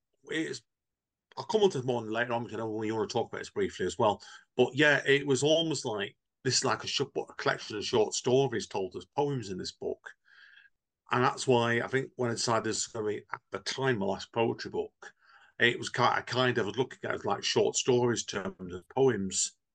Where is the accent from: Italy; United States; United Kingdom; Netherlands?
United Kingdom; Manchester, North West England; where I'm from the Manchester area, I grew up near Manchester United, the football club.